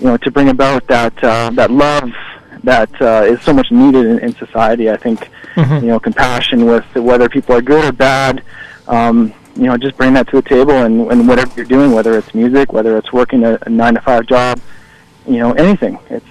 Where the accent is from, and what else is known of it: Canada